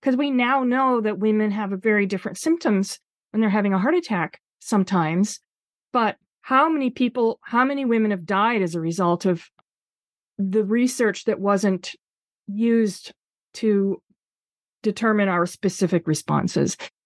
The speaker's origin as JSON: {"language": "English", "country": "Canada", "tie": "born or raised there", "moved": "as an adult", "lives_now": "United States", "said": "just a few months after I'd moved to the United States from Canada. So I'm a dual citizen. I was born in the US. I was raised in Canada."}